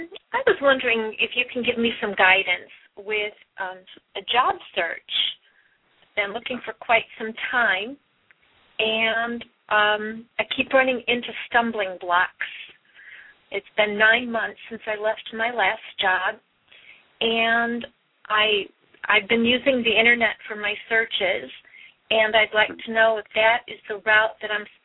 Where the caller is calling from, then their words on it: California, United States; I am calling from California.